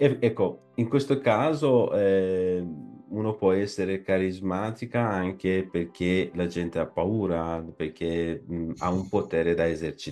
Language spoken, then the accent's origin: Italian; Iran; now in Italy; Io sai che nel mio paese d'origine, l'Iran, nella rivoluzione del 79 viene guidato da una persona